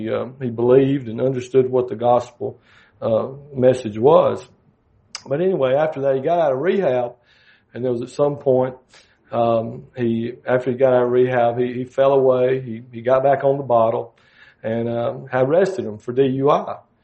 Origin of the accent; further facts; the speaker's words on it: Alabama, United States; there's a fellow there in my hometown. I'm also the chief of police there where I pastor that in Alabama.